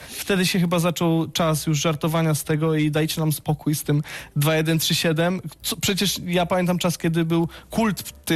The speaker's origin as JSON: {"language": "Polish", "town": "Wadowice", "region": "Lesser Poland", "country": "Poland", "moved": "yes", "said": "Chciałem studiować aktorstwo, więc wyjechałem z Wadowic, ale też chciałem wyjechać z Wadowic."}